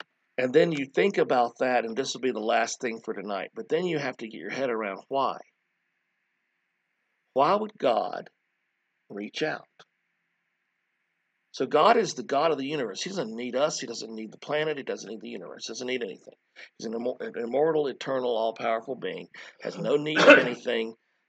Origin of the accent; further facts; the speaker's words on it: the South, United States; I'm American and I'm from the South and you're speaking French.